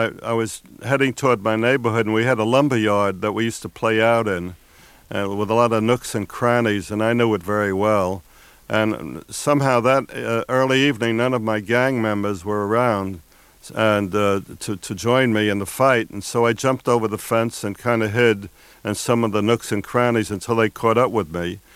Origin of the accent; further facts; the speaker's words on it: Bronx, New York, United States; when I was a young and reckless boy growing up in the Bronx.